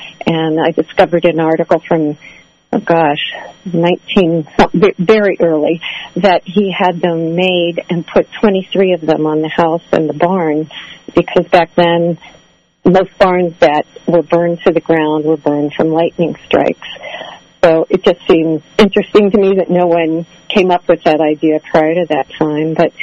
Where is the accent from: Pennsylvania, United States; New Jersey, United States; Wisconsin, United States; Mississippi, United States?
Pennsylvania, United States; Pine Grove Mills; moved away as an adult; now in Ohio, United States; Actually, I am from there. I grew up in Pine Grove Mills. I grew up on the Kepler Farm next to Millie Kepler, where the barn is. And that was my childhood. I am in Ohio due to marriage